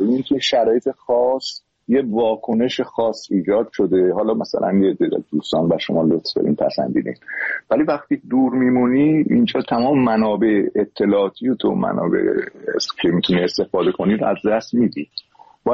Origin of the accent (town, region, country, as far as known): Iran